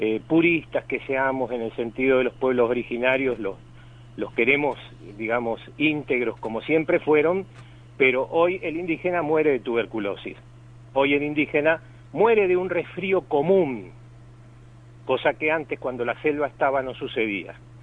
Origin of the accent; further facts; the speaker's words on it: Argentina; yo soy un argentino más como ustedes